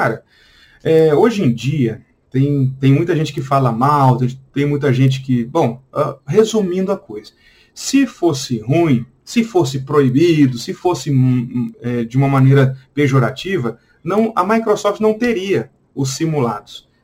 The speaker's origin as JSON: {"language": "Portuguese", "region": "Mato Grosso do Sul", "country": "Brazil", "said": "O pessoal do interior, né? Eu sou do Mato Grosso do Sul lá"}